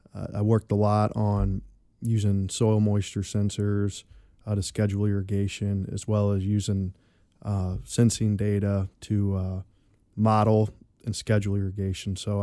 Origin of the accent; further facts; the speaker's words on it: Missouri, United States; now in Mississippi, United States; I grew up in Missouri and went to school at University of Missouri. So you're probably maybe wondering how I got into peanuts being from Missouri.